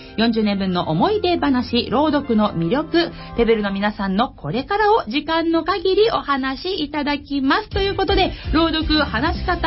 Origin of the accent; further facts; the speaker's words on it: Kawasaki, Kanagawa, Japan; 川崎生まれ川崎育ち